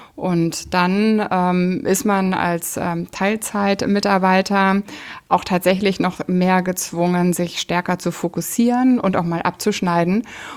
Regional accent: East Germany, Germany; Ich bin im Osten aufgewachsen. Ich bin mit einem anderen Modell aufgewachsen, damit auch mit einem anderen Umfeld.

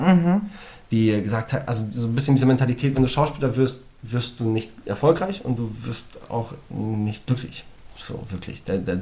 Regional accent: Poland; also born or lived in Bavaria; Und das als Pole, also mit zwei polnischen Eltern.

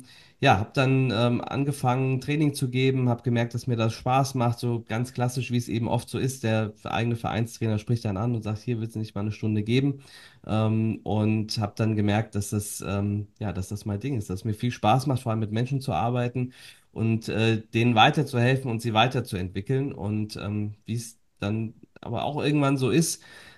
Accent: Wiesbaden, Hesse, Germany; dass ich gebürtig aus Wiesbaden komme.

